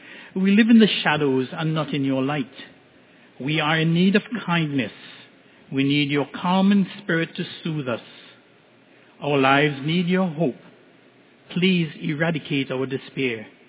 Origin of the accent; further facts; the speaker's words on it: Trinidad & Tobago; when I was growing up in Trinidad, I always thought that this song had only two verses